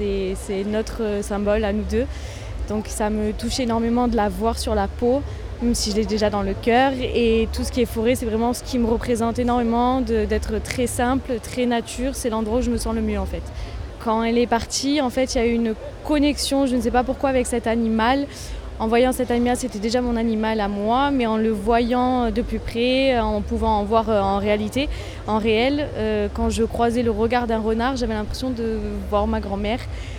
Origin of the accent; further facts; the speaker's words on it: Toulon, Provence-Alpes-Côte d'Azur, France; j'ai 32 ans et je viens de Toulon.